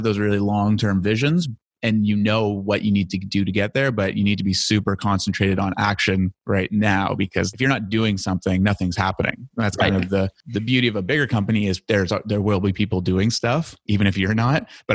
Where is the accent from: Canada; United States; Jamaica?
Canada; Toronto, Ontario; moved away as an adult; now in New Brunswick, Canada; So I grew up in Toronto and then came to New Brunswick to go to university for forestry.